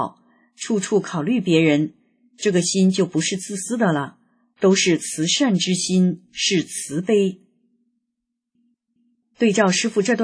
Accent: China; 我在中国大陆长大，

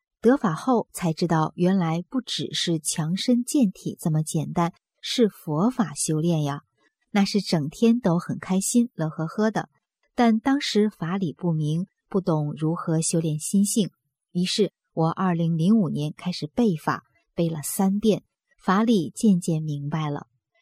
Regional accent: China; moved away; 我小时候在国内长大，

